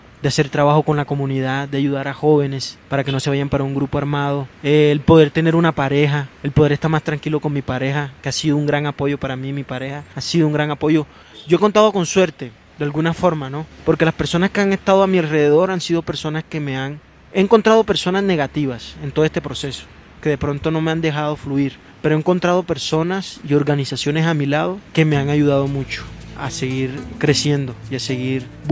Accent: Colombia; oye, somos colombianos, ¿no? Qué chévere que estemos aquí juntos.

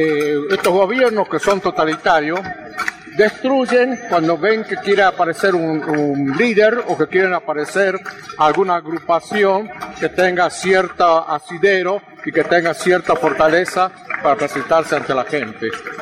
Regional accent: Argentina; Porque soy argentino, un argentino que trabaja y que paga impuestos

